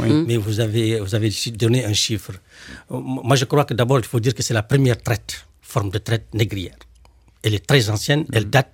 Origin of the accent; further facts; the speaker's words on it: Mauritania; Je suis mauritanien